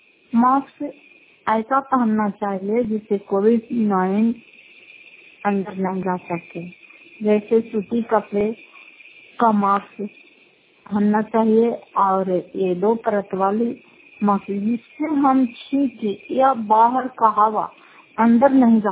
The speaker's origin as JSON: {"language": "Hindi", "town": "Fatehpur", "region": "Bihar", "country": "India", "said": "घर फतेहपुर, पंचायत मकलौता, जिला नवंदा, करापचार ब्लॉक के निवासी हूँ।"}